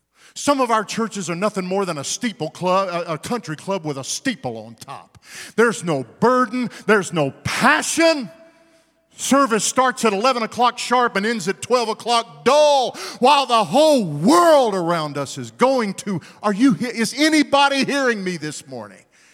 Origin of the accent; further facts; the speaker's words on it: Wichita Falls, Texas, United States; I grew up in Wichita Falls.